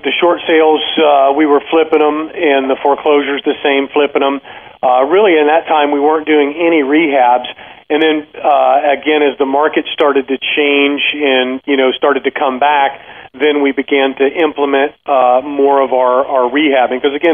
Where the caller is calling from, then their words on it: Florida, United States; I'm right outside of Tampa, so okay. Sunny Florida.